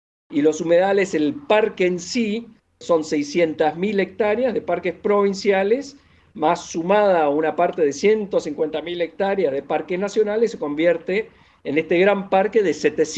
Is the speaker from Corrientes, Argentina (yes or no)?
yes; Corrientes, Argentina; Nací en Corrientes, y me crié en Corrientes porque ahí mi abuelo tenía las estancias, los campos, los tenía ahí en Corrientes.